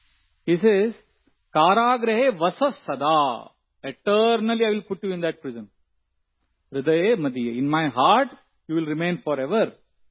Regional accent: Udupi, Karnataka, India; I'm from Udupi, a small place in South Karnataka.

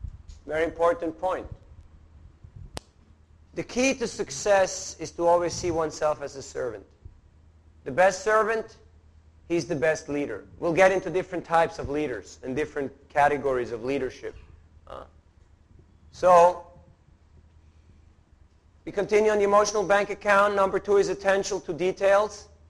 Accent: Switzerland; English is a second language; Like sometimes I go to a place, you know, and I say, I'm from Switzerland and this and that, and then people say, go back to Switzerland.

